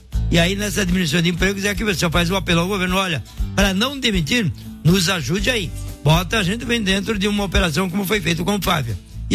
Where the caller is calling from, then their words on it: Parobé, Rio Grande do Sul, Brazil; sou de Parobé, ligado com o tio aqui no Rio Grande do Sul.